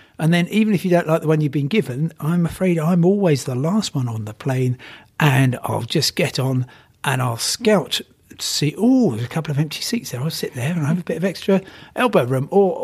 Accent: Crawley, South East England, United Kingdom; And I come from Crawley.

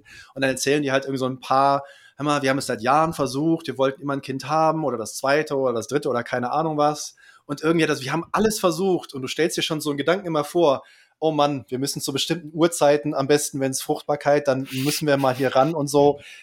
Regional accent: Jena, Thuringia, Germany; ich bin aus Jena.

